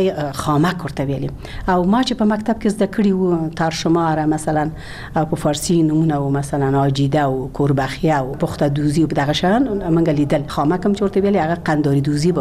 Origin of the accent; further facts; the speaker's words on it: Ghazni, Afghanistan; born there; زه خو په غزنی کې زیږیدلې یم